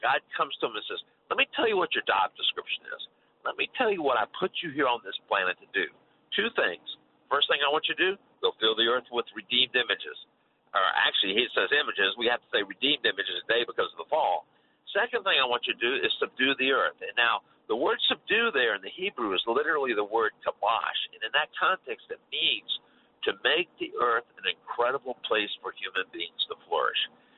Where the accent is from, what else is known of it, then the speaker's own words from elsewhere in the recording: Florida, United States; Listen, I grew up in Florida